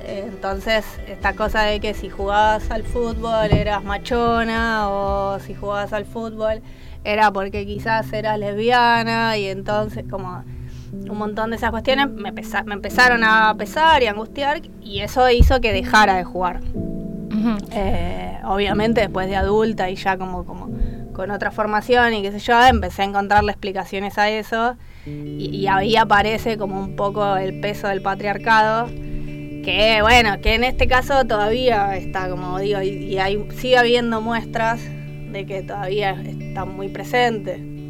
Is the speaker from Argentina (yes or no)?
yes; Monte Grande, Buenos Aires Province, Argentina; Había en el barrio, yo soy de Monte Grande, digo, en la ciudad había un montón de clubes para jugar al fútbol para varones.